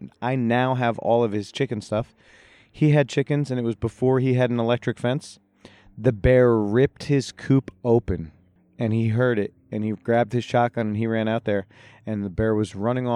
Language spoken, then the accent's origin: English; Hopatcong, New Jersey, United States; Kind of, yeah. I grew up in Hopatcong.